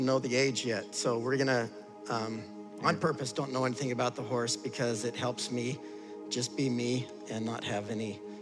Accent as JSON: {"language": "English", "region": "Idaho", "country": "United States", "said": "I'm from Idaho. We still use a sundial up there, and it's like last May, so we're catching up."}